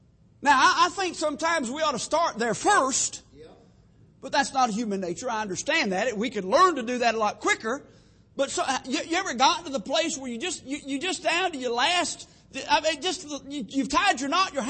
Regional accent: Texas, United States; where I come from, we'd call it a bayou. I come from South Texas.

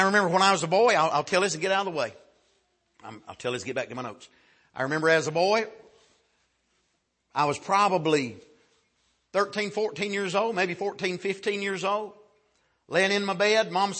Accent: North Carolina, United States; I'm from North Carolina. Anybody that played against North Carolina, I was for them.

